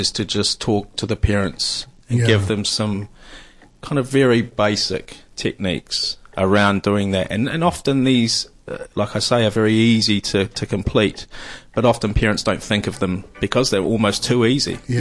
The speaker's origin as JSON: {"language": "English", "country": "New Zealand", "tie": "born or raised there", "lives_now": "London, United Kingdom", "said": "I grew up in New Zealand."}